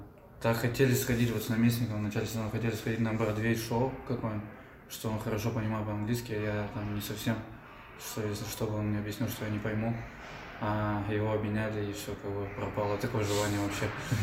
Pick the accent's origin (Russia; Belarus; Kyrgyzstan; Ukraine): Russia; Cherepovets, Vologda Oblast; now in New York, United States; Да, блин, нет, просто я приехал из Череповца, и тут все как бы все равно сравнение Череповец и Нью-Йорк, это чуть разное, не чуть-чуть, а совсем разное. У меня там пятиэтажки